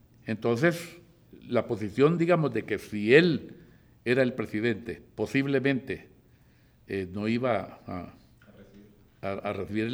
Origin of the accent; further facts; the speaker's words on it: El Salvador; no era nuestra responsabilidad como salvadoreños hacerla